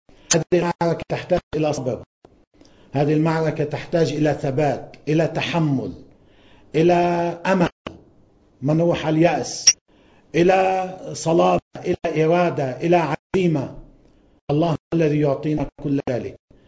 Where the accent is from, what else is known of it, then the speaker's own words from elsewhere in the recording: Lebanon; أنا كمواطن لبناني